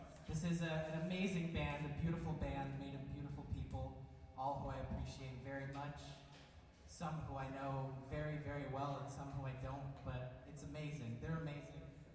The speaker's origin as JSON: {"language": "English", "town": "West Hills", "region": "California", "country": "United States", "said": "I'm a filmmaker from West Hills, California, in the Deep Valley."}